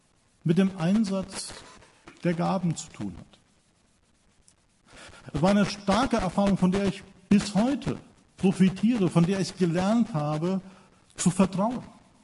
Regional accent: Seilhofen, Hesse, Germany; Ich stamme aus Seilhofen, das ist noch kleiner als Nansenbach. Zweitkleinste Dorf im Dill-Westerwald-Kreis.

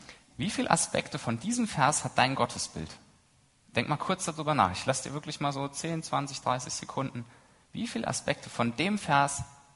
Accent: Frohnhausen, Hesse, Germany; Ich komme aus Frohnhausen, das war eine sehr kurze Anreise, fast die kürzeste, die ich machen kann.

